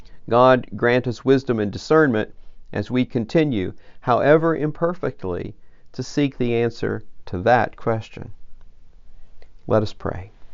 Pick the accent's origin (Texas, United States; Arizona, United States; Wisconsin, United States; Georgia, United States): Wisconsin, United States; Before I'm an American, a Wisconsinite, a Southerner, an Episcopalian, or any other label I wish to self-apply.